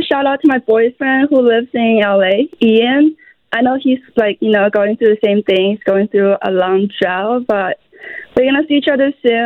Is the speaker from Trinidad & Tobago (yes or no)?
no; Shanghai, China; moved away as an adult; also born or lived in Los Angeles; I'm actually from Shanghai, China, and then I went to L.A. for college, and then I moved up here.